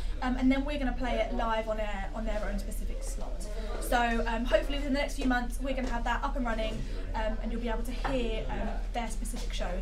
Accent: Canterbury, South East England, United Kingdom; I'm from Canterbury

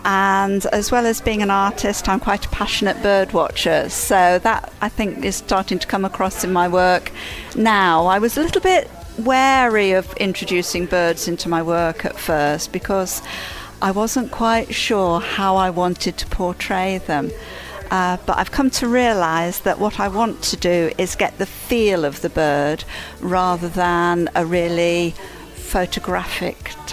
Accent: Rochdale, North West England, United Kingdom; now in Hebden Bridge, United Kingdom; I come from Rochdale, but I've had a studio here in Hebden Bridge for quite a long time now.

